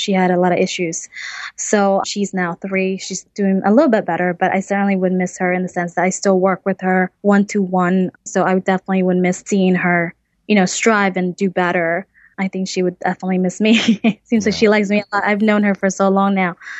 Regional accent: United States; And, you know, I am American. I don't know anything but the American culture.

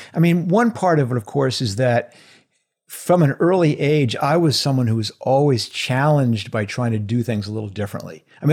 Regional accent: New York City area, United States; Well, I grew up in outside of New York City. I mean, I grew up in a little place about 40 miles where everyone in the city considered, that's upstate, that's the country.

